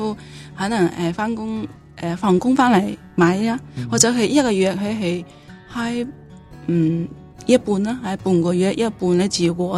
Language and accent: Cantonese; Jilin, China; moved away as an adult; now in Hong Kong; 我系西移民啦，我系来自中国内地嘅吉林